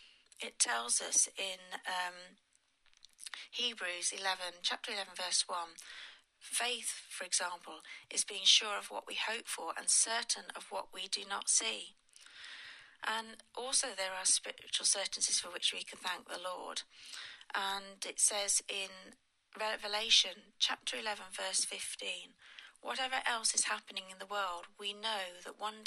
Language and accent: English; England, United Kingdom; as English Christians and English people, we rely on the weather